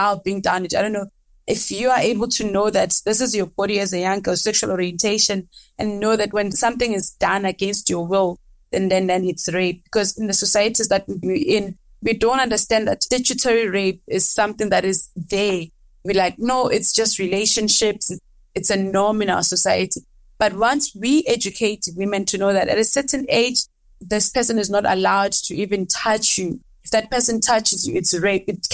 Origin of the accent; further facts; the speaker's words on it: Kamhlushwa, Mpumalanga, South Africa; growing up in Kamhlushwa, I'd say to others, I was not exposed to seeing doctors or other young healthcare professionals.